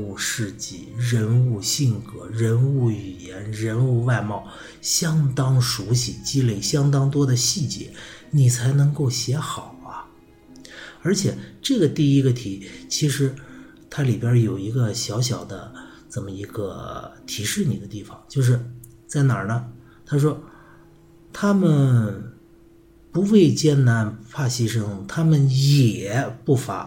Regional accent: China; 在我们中国东方吧，在东方这边，我们中国人对羊呢

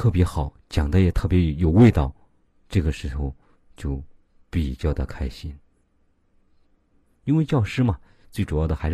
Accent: Henan, China; accent: Henan; 我问我们河南话还是熟着熟着比较方便

